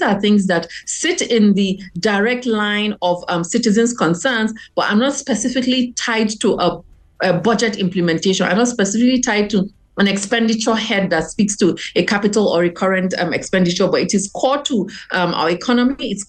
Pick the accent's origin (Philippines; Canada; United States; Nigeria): Nigeria; enable me live a better life as a Nigerian